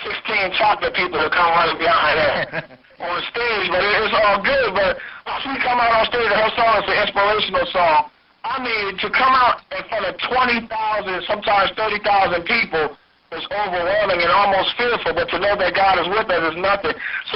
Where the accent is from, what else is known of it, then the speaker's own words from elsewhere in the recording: New Jersey, United States; I'm from Jersey. Let's get that straight. I am from New Jersey